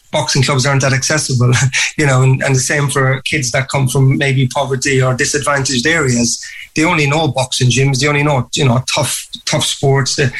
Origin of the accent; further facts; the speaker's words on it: Cork, Munster, Ireland; Yes, when I said growing up, I always feel I was really in a lucky situation that I was obviously always into boxing from a very, very young age.